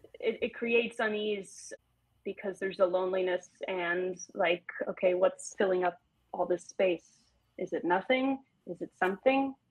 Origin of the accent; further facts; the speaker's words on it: Georgia, United States; I am from Georgia. Southern Gothic looms large over me and in me.